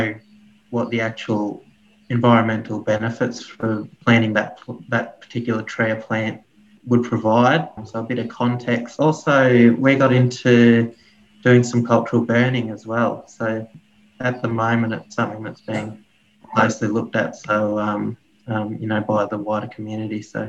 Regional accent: New South Wales, Australia; the far west New South Wales area. So I grew up there, and I didn't really have at the time. I didn't grow up on country, so we did a bit of fishing on the river

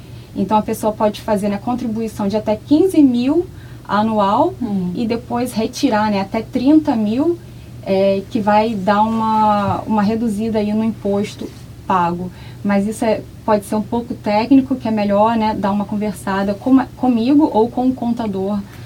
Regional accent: Niterói, Rio de Janeiro, Brazil; now in Australia; Eu vim para cá em 2013, em outubro. Então tem pouco mais de 5 anos. Eu sou do Rio de Janeiro, né, de Niterói.

